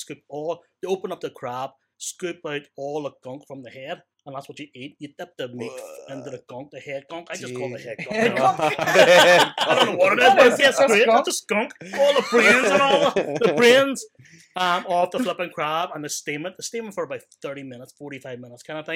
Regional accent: Lisburn, Northern Ireland, United Kingdom; I'm from Lisburn. I grew up in Lisburn.

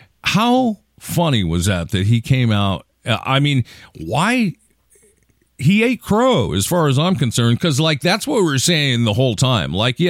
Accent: Seattle, Washington, United States; So I'm from Seattle and I'm seeing it like crazy.

